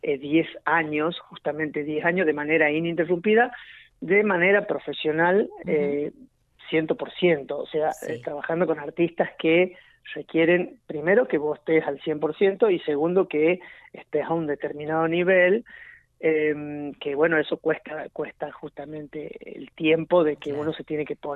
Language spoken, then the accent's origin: Spanish; Argentina